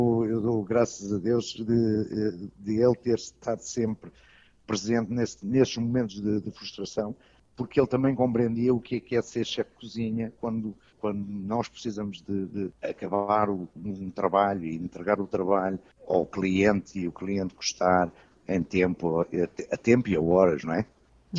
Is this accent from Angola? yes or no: no; Portugal; Eu é com orgulho que digo que sou português, porque sou português e com muito orgulho